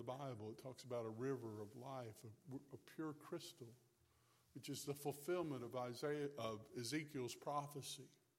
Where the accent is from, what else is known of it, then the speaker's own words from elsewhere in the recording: Fort Morgan, Alabama, United States; I grew up near Fort Morgan, Alabama, which is near Gulf Shores.